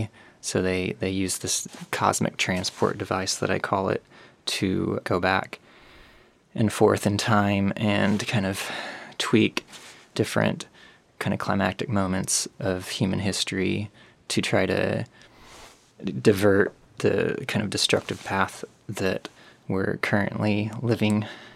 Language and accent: English; Kansas, United States; also born or lived in Oklahoma, United States; So I'm raised in Kansas. I was born in Oklahoma, but my family moved here when I was five. So I grew up in a small town and graduated from the University of Kansas in 2005, but have always kind of been in this area.